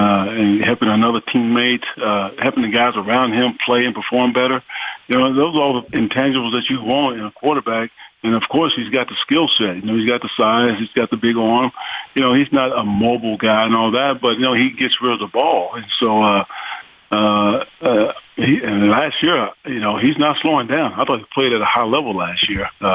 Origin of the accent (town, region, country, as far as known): Salina, Kansas, United States; born or raised there; also born or lived in McKinney